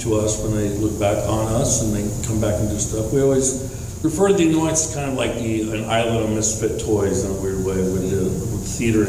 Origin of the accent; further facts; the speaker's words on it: Kentucky, United States; born there; also born or lived in Indiana; now in Chicago, United States; Yeah, I was born in Kentucky. I went to school in Indiana.